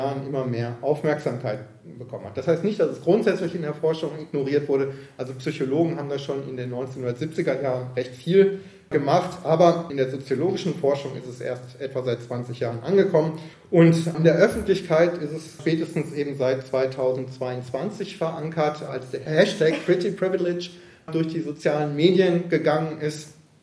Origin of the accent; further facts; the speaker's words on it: North Rhine-Westphalia, Germany; Ich bin zum Beispiel im Ruhrgebiet aufgewachsen.